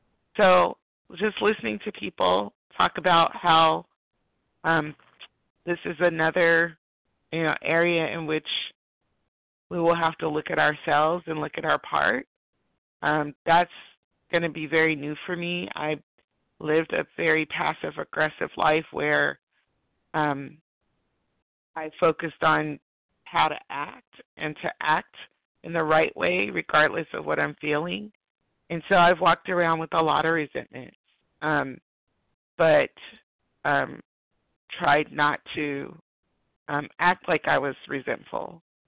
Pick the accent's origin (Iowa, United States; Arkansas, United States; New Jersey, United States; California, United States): California, United States; Greetings. … compulsive overeater. I'm from Southern California, and I'm a newcomer.